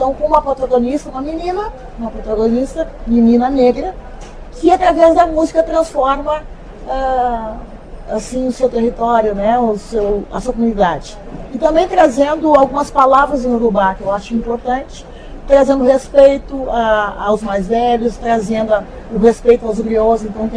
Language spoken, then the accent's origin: Portuguese; Rio Grande do Sul, Brazil; ainda duvidam que eu sou gaúcha, sempre perguntam se eu sou ou mineira ou baiana, né?